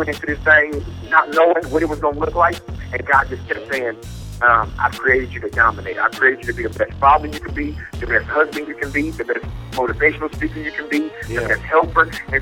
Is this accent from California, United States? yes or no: yes; Richmond, California, United States; Like, wait a minute, I'm from Richmond, California. I'm from the gutter.